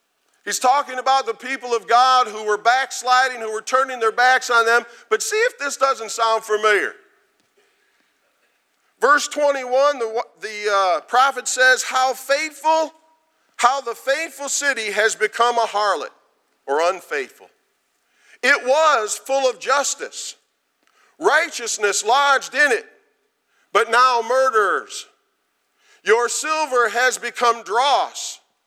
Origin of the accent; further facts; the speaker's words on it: Rochester, Michigan, United States; I remember when I grew up in Rochester, Michigan, there was Michigan Christian College.